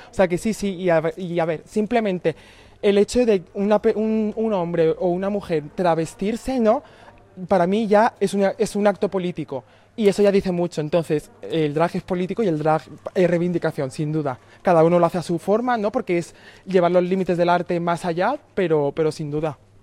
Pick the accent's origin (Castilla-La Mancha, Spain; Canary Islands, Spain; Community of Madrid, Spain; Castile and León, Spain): Community of Madrid, Spain; Leganés; yo que soy de Leganés, yo estoy aquí